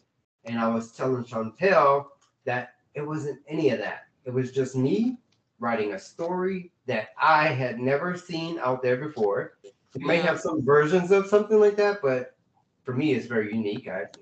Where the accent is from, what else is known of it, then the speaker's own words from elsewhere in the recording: New Orleans, Louisiana, United States; now in Houston, United States; I'm from New Orleans.